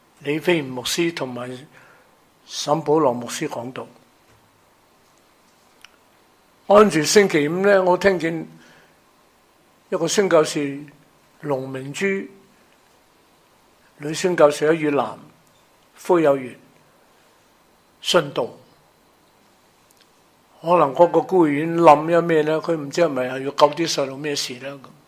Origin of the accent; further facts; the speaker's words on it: China; now in Hong Kong; 我在农村出世，看牛大，大地主，家人都斗到天翻地覆。我出世3年，我老豆就走佬，成个童年没有爸爸在身边，10岁见回我爸爸，成个农村9年里面没有读过书。偷渡嚟香港之后呢，一读读3年班啊